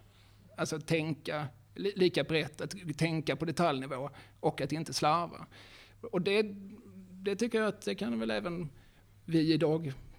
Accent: Eslöv, Skåne, Sweden; Jag är ju från Eslöv, alltså jag kan ju inte.

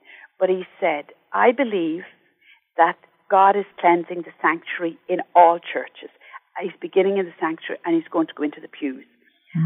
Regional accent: Ireland; because I'm from Ireland and I've seen what has happened in Ireland

